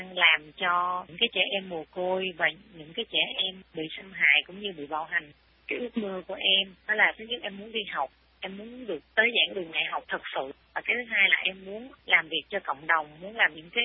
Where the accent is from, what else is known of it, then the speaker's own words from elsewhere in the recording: Dong Thap, Vietnam; quê em ở Đồng Tháp.